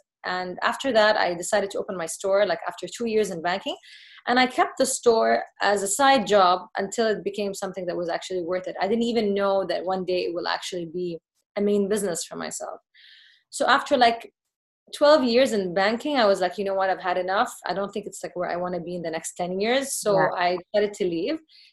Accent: Jeddah, Makkah Province, Saudi Arabia; My hometown is Jeddah, Saudi Arabia.

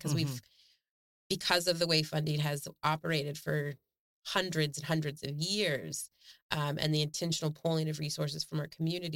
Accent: Portland, United States; We're from Portland. We've all experienced some kind of need at a different stage of our lives.

